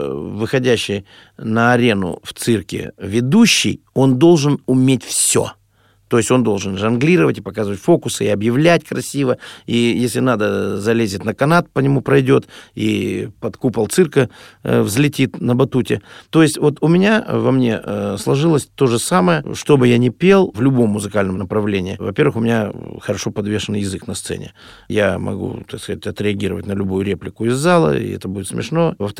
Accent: Ural, Russia; Я простой мальчишка с Урала, никогда не был за границей.

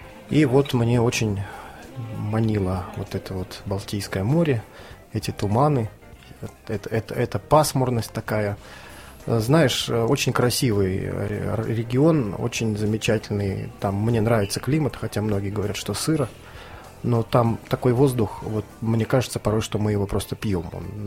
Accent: Almaty, Kazakhstan; мне 36 лет, да, будет 37, господи, вспомнил, вздрогнул. В 1975 году я родился я в Казахской ССР, в городе Алма-Ата, там закончил специализированную школу для слепых и слабовидящих детей

